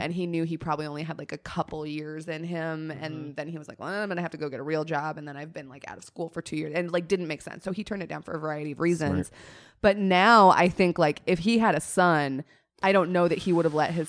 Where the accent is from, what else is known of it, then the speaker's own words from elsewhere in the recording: Colorado, United States; growing up in Colorado around Broncos culture is such a sports turnoff.